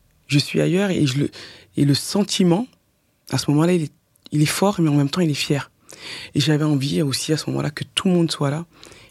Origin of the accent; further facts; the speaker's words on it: France; je suis française à New York